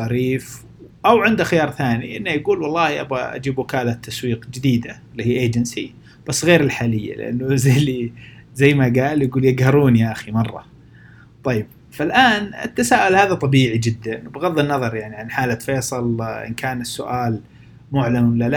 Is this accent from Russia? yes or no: no; Eastern Province, Saudi Arabia; بالشرقيه عندنا بالسعوديه